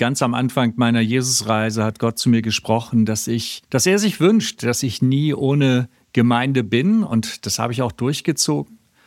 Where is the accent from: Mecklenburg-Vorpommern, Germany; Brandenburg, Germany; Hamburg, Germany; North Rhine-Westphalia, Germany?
Hamburg, Germany; aus Hamburg beim Stream